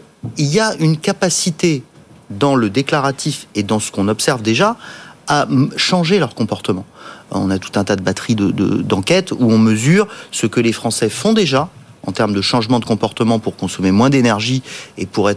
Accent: France; nous sommes Français.

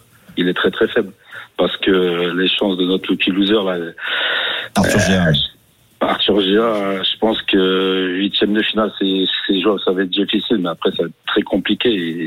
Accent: Spain; Je suis espagnol.

